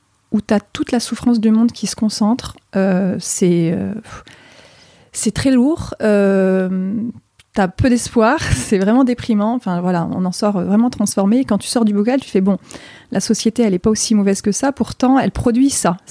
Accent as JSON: {"language": "French", "region": "Auvergne-Rhône-Alpes", "country": "France", "tie": "born or raised there", "said": "Je suis née en région grenobloise. Mes parents habitaient d'abord dans un immeuble à Échirolles, et puis ensuite, mais j'ai pas de souvenir de cette période-là, et puis j'ai vécu dans des petits villages en région grenobloise."}